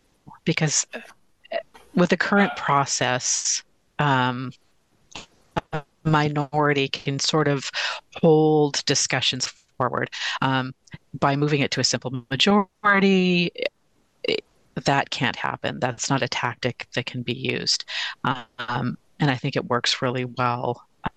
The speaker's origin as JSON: {"language": "English", "region": "Washington", "country": "United States", "tie": "born or raised there", "lives_now": "Portland, United States", "said": "I am a native of the Northwest. I grew up in Washington, and I moved with my family to Portland, Oregon, about 14 years ago."}